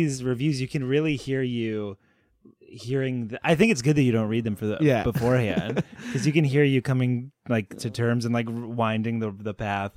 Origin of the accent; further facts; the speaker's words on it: Stratford, Connecticut, United States; Stratford, Connecticut.